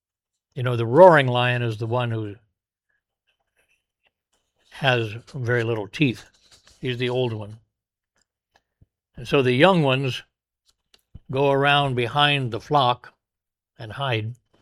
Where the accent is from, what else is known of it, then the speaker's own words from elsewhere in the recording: Oxford, Indiana, United States; born there; He worked, my mom and dad worked in a restaurant when I was born in Oxford, Indiana, outside of Lafayette, at a restaurant.